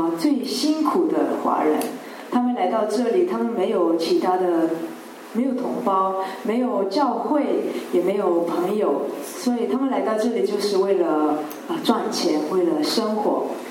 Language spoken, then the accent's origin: Chinese; Rome, Lazio, Italy; 我是在这里出生长大，在罗马，然后我的爸爸妈妈是可以说是第一批的华人来到意大利，他们是80年代的移民到意大利。